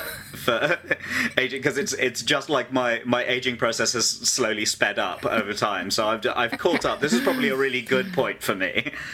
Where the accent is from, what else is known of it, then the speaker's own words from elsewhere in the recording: Wembley, London, United Kingdom; I grew up in Wembley, so suburb of northwest London, which sort of generally characterised by monotonous suburban boredom and occasional pointless violence.